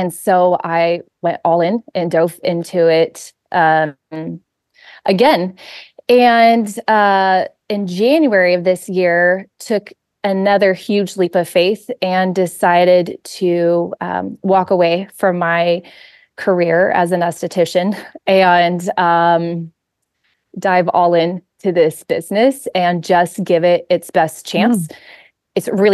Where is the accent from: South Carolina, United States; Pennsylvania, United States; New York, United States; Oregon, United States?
Oregon, United States; moved away as an adult; now in Nashville, United States; I grew up in Oregon, and so it was a big move and leap of faith to move my son and I to the Nashville, Tennessee area.